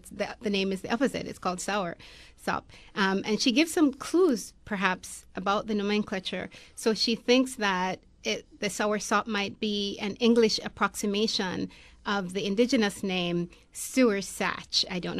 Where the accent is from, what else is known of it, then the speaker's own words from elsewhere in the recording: Jamaica; I am from Jamaica, and so I was so thrilled that this was something that came from my part of the world, in the Greater Antilles.